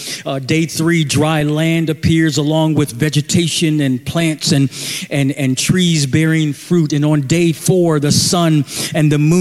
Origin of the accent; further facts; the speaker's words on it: Buffalo, New York, United States; growing up in Buffalo, New York, and watching Channel 7 News, Eyewitness News, the 12 o'clock news